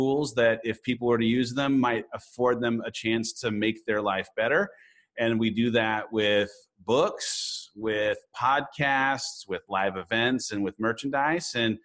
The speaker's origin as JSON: {"language": "English", "town": "San Clemente", "region": "California", "country": "United States", "tie": "born or raised there", "lives_now": "Austin, United States", "said": "I grew up not far away from where you did, down in Southern California. I grew up in San Clemente."}